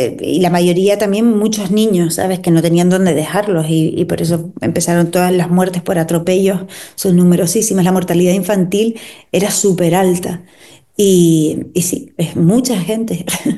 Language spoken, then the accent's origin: Spanish; Canary Islands, Spain; toda la vida como actriz canaria llevo proyectándome hacia Madrid, ¿no?